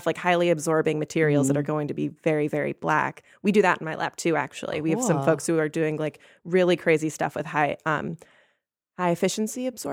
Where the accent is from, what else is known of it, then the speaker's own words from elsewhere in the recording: Illinois, United States; No, I grew up just outside Chicago.